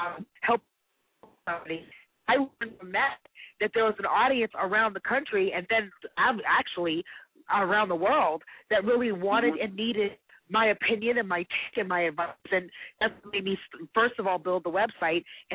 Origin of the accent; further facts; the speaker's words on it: Atlanta, Georgia, United States; You know, I was raised on Spelman's campus. So I was raised in a deep sisterhood.